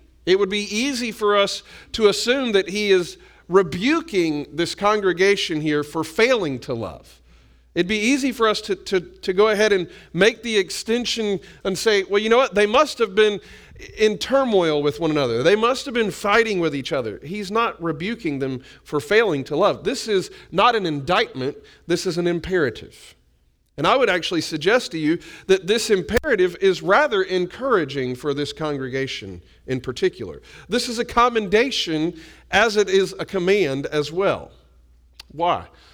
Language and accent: English; Southern United States, United States; Not because I'm a Southerner saying pillow talk